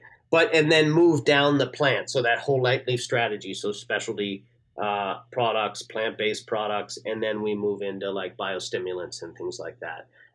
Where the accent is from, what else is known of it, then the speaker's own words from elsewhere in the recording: Newfoundland and Labrador, Canada; And, you know, I'm from Newfoundland originally.